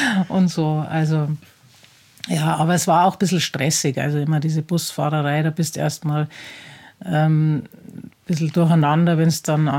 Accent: Penzberg, Bavaria, Germany; born there; Ich bin in Penzberg geboren. Penzberg ist ein oberbayerisches Städtchen, circa 50 Kilometer südlich von München, zwischen Garmisch-Partenkirchen und München. Mhm. So in der Mitte drin, am Alpenrand.

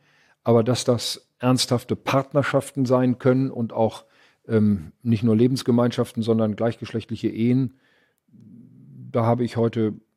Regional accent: Arnsberg, North Rhine-Westphalia, Germany; Das ist ein langjähriger Freund in meiner Heimatstadt Arnsberg.

